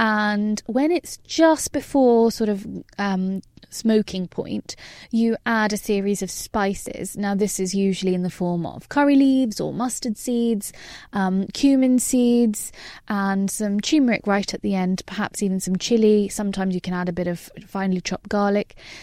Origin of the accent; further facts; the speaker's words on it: United Kingdom; And you see, I'm British.